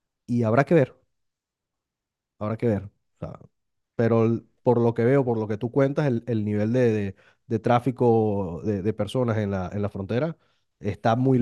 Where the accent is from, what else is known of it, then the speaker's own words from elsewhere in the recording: Venezuela; moved away; como venezolano lo digo, yo también salí corriendo de mi país